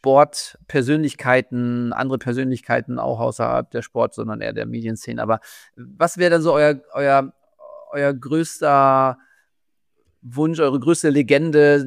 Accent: Hamburg, Germany; Ich komme aus Hamburg

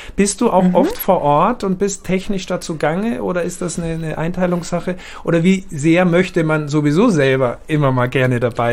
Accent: Austria; Ich als Österreicher

